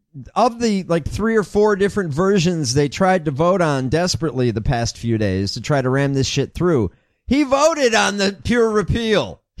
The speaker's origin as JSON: {"language": "English", "town": "Chicago", "region": "Illinois", "country": "United States", "said": "I'm from Chicago, so I still identify with Illinois."}